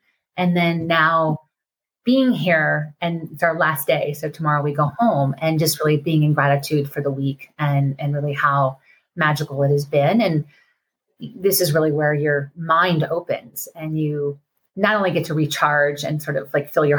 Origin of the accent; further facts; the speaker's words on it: Colorado, United States; The hike we went on today, and I've been to Telluride so many times, I'm from Colorado, was so spectacular.